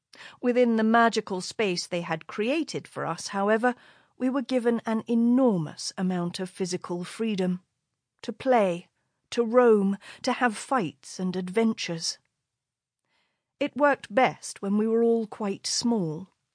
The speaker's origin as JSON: {"language": "English", "region": "London", "country": "United Kingdom", "tie": "born or raised there", "also_born_or_lived": "Scotland", "said": "We grew up in London, and in an enormous early Victorian mansion house, my father's childhood home, in southwest Scotland."}